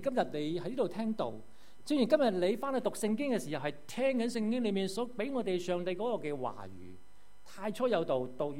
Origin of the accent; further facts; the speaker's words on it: Hong Kong; 我們香港人覺得很不開心，很憤懣。